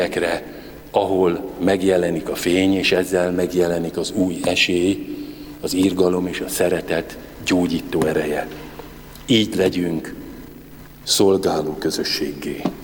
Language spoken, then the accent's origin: Hungarian; Transdanubia, Hungary; én még olyan helyen nőttem föl Dunántúlon, ahol ásott kutból húztuk a vizet.